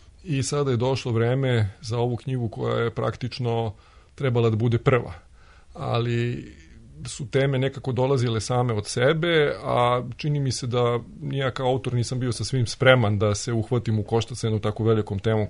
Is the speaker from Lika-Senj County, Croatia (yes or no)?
yes; Lika-Senj County, Croatia; I moja porodica, mi smo iz Podvelebitskog Podgorja, babci iz jednog malog etnički čistog srpskog sela